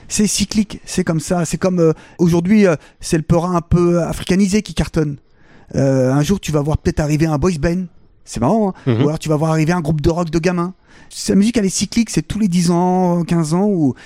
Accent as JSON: {"language": "French", "town": "Saint-Denis", "region": "Île-de-France", "country": "France", "said": "j'ai fait du rap urbain dans ma jeunesse parce que je viens de Saint-Denis, je viens de banlieue, etc."}